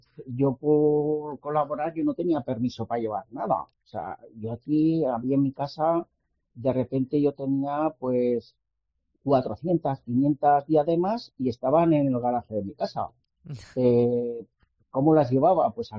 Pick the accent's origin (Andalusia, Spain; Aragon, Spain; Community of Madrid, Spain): Aragon, Spain; Alfajarín; Yo de Alfajarín.